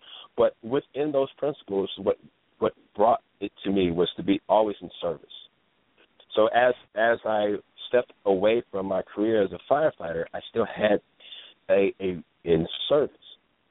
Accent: Ohio, United States; now in California, United States; When I came to California from Ohio, now this is the land of feel good, look good.

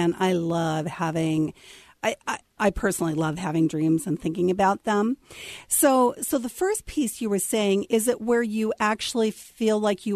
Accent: Seattle, Washington, United States; from Seattle, too. So we're connected already.

